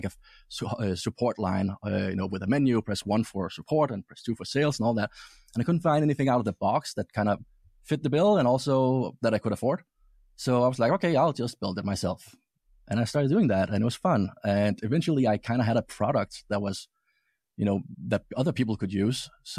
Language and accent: English; Denmark; English is a second language; Well, the background is I'm from Denmark, grew up there and started out really young with radio stuff when I was, I think, 10 years old or something like that.